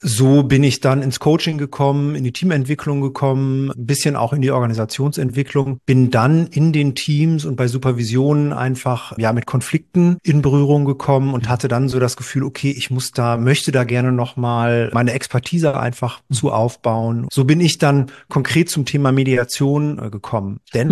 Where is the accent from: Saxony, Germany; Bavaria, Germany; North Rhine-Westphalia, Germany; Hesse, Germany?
North Rhine-Westphalia, Germany; Bielefeld; now in Hamburg, Germany; Ich bin jetzt hier in Hamburg. Ich komme ursprünglich aus Ostwestfalen, aus Bielefeld. Habe da auch meine ersten Musikerfahrungen.